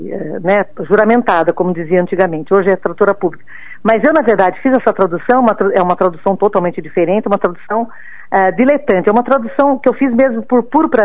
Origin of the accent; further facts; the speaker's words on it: Sicily, Italy; first language Italian; Portuguese is a second language; A minha primeira língua foi a italiana, mas o dialeto siciliano, mas sempre a Itália, então o ritmo siciliano eu conheço bem.